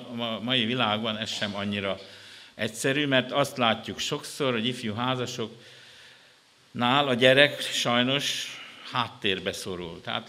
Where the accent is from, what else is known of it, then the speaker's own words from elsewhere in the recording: Nyáregyháza, Pest, Hungary; also born or lived in Budapest; nyáregyházi vagyok egyébként, az egy Dél-Pest megyei falu.